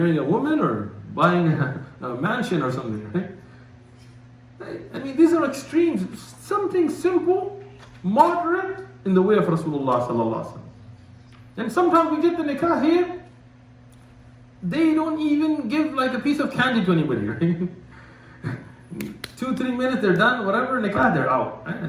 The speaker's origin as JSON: {"language": "English", "country": "United States", "said": "Because you're from America. I was like, I'm from America. I didn't rob banks in America."}